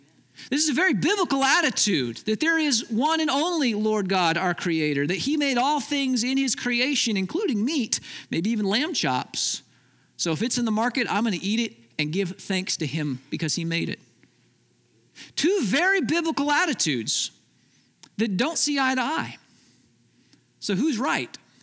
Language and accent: English; Midwest, United States; We grew up in the Midwest. Fair food is part of who we are, right?